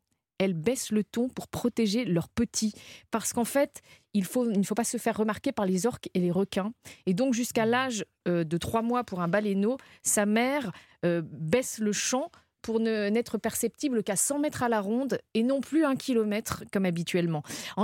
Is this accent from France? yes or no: yes; Brittany, France; C'est le petit effet pour un immense navigateur qui vit dans le Finistère, là où j'ai grandi.